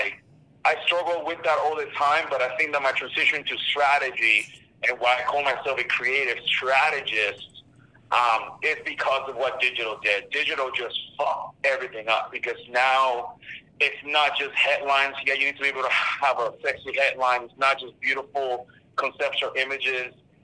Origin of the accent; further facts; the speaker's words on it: Puerto Rico; It's an extension of everything I loved about growing up in Puerto Rico.